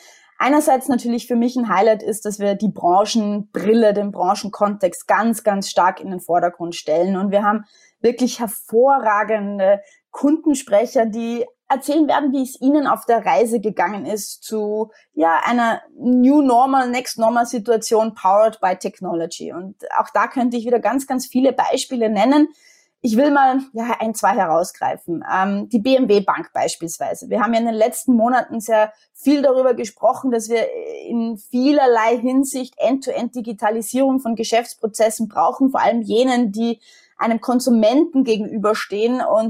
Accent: Austria; Jetzt bin ich Österreicherin, wie man unschwer erkennen kann, und wie viele Österreicher bin ich absolut Wintersportfanatisch.

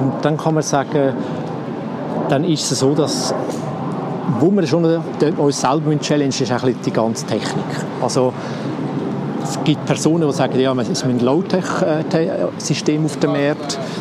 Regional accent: Switzerland; bei uns in der Schweiz

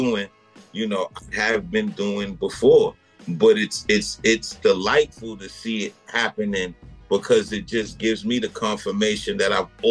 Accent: Brooklyn, New York, United States; You know, I come from Brownsville, Brooklyn, and I lived in a house with both of my parents.

